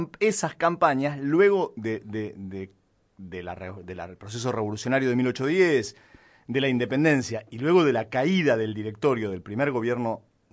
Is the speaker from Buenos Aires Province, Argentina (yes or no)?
yes; Chascomús, Buenos Aires Province, Argentina; now in La Plata, Argentina; Yo soy platense por adopción, como vos decís. Vine a estudiar.